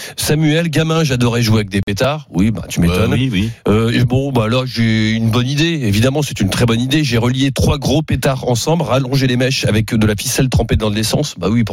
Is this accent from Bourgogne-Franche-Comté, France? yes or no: yes; Bourgogne-Franche-Comté, France; Nous, quand on était gamins dans le Haut-Jura, forcément, il y a de la neige.